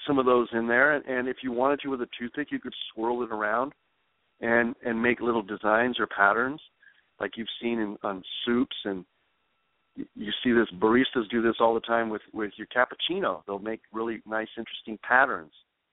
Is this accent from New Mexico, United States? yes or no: yes; New Mexico, United States; And I know you and I know we're both from New Mexico.